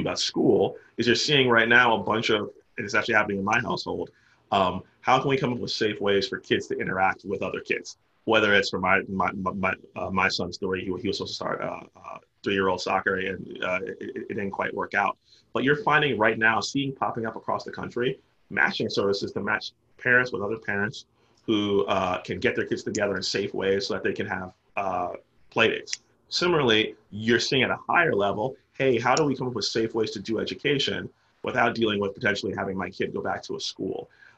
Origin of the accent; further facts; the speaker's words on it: Maryland, United States; In my home state of Maryland